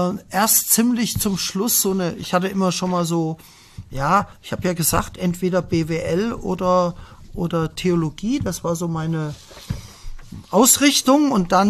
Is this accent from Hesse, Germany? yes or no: yes; Bad Hersfeld, Hesse, Germany; also born or lived in Vogelsberg; Und eigentlich, wenn ich heute gefragt werde, wo komme ich her, sage ich aus Bad Hersfeld. Wir sind 1971 nach Bad Hersfeld, waren da jetzt letztes Jahr 50 Jahre. Ich habe dort Abitur gemacht.